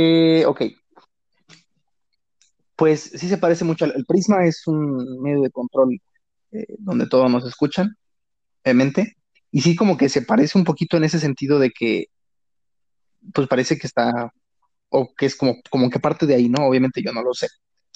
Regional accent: Mexico; me refiero a eso como mexicanos, ¿no? O sea, aquí, no sé, nos tachan como enemigos, pero pues nosotros no somos enemigos de Estados Unidos.

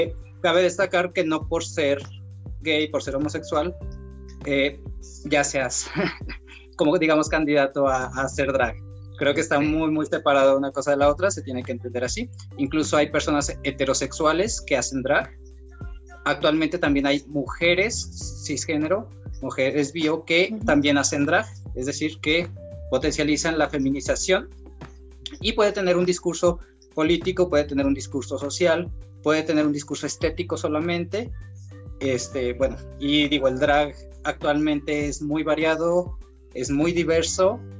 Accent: Guadalajara, Jalisco, Mexico; Yo soy de Guadalajara, les puedo hablar de lo que pasa aquí

